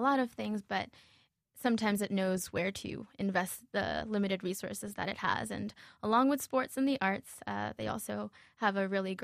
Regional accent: Uniondale, New York, United States; I'm from Uniondale, and Uniondale is a minority community, especially when you look at the public school system.

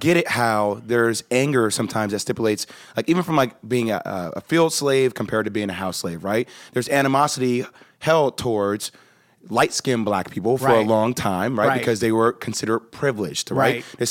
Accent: New Jersey, United States; I grew up in Jersey. I grew up in a melting pot, man.

